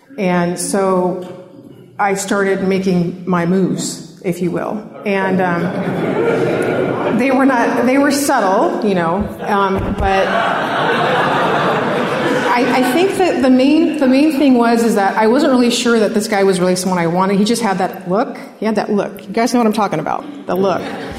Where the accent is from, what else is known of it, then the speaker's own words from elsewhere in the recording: Simi Valley, California, United States; I'm from Simi Valley. Well, I was born and raised. I'm a Valley girl, but this was in Simi Valley.